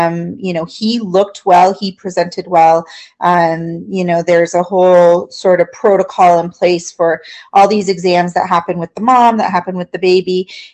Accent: Hamilton, Ontario, Canada; We're from the Hamilton area, and we were in Cambridge visiting with family for Christmas.

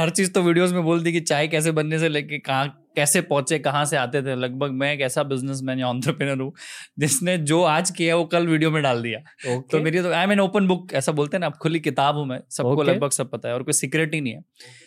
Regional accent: Labrauda, Madhya Pradesh, India; मैं मध्य प्रदेश का एक जिला है धार, इंदौर से 60 किलोमीटर दूर, वहां पे गाँव है लबरौदा, वहां मैं पैदा हुआ और वहीं पला बड़ा मैं। 20 साल की उम्र तक लगभग वहीं था, मेरा ग्रेजुएशन भी उसी धार जिले में और सरकारी कॉलेज में।

